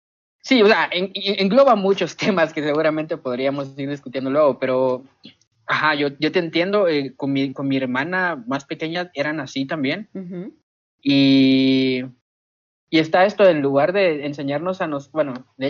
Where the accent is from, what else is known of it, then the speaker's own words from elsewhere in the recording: Guatemala; Creo que eso habla mucho de los pueblos pequeños de donde venimos y también de Guatemala en general